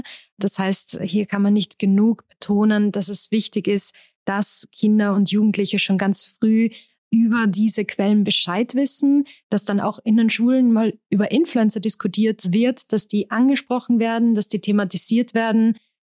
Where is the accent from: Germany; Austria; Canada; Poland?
Austria; Ich bin aus Österreich, ich habe an der Uni Wien studiert. Mein Mann lebt in Wien